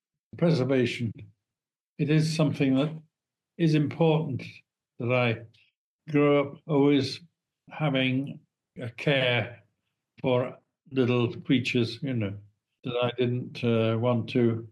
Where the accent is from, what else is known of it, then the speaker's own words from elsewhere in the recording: Wales, United Kingdom; Because I was brought up in Wales.